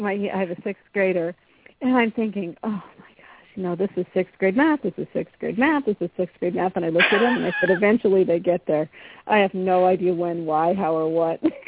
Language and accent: English; Iowa, United States; I'm from Iowa.